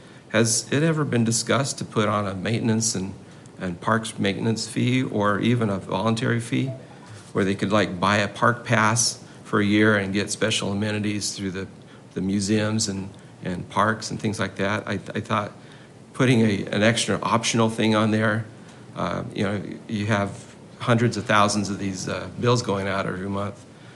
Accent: Mesa, Arizona, United States; I've been a lifelong born and raised in Mesa.

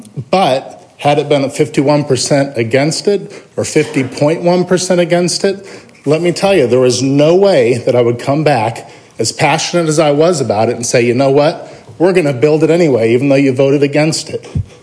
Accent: Mesa, Arizona, United States; I live at 2427 South Spruce in my hometown of Mesa, Arizona.

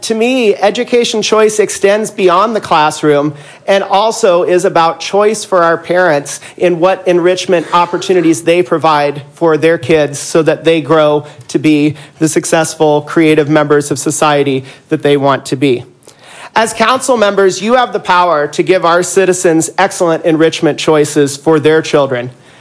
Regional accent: Midwest, United States; I grew up in the Midwest and went to pretty typical schools.

